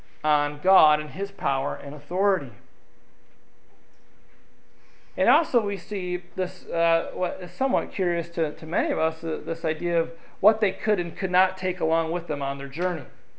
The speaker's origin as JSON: {"language": "English", "country": "United States", "said": "being Caucasian American, going into a Ugandan village, was a little bit daunting."}